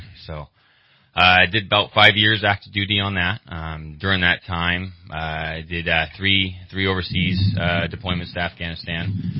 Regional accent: Burney, California, United States; also born or lived in Redding; I raised my whole childhood up there in Burney. After I graduated up there in Burney High School.

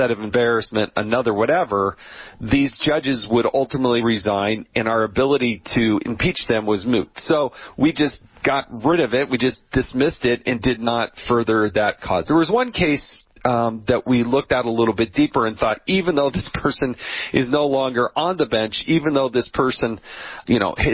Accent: United States; So, you know, we've got some cars, but, that's my choice as an American.

